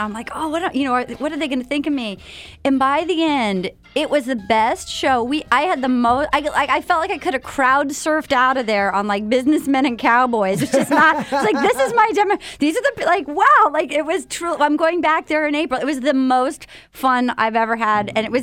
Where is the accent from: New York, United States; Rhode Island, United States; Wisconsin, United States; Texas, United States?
Rhode Island, United States; And I'm standing there back there with my little, like, hello, I'm from Rhode Island, you know